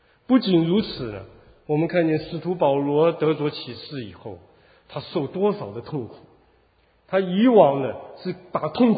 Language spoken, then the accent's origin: Chinese; Taipei, Taiwan; 因为我那时候住在台北学院，我们从台湾来的可能有人知道